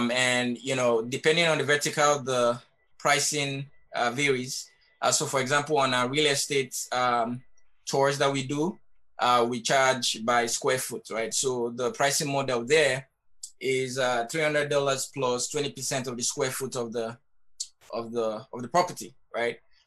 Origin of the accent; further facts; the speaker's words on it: Nigeria; now in United States; I'm originally from Nigeria. And when I was in college in the U.S.